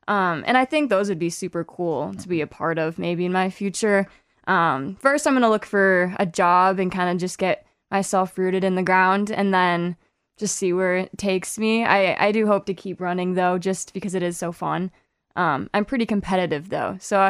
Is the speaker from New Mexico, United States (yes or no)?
no; Farmington, Minnesota, United States; so I'm from Farmington, Minnesota.